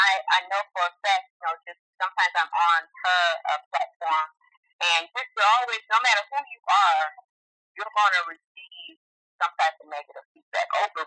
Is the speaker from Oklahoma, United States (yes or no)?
no; Flint, Michigan, United States; I am from Flint, Michigan. I don't know if you heard of Flint.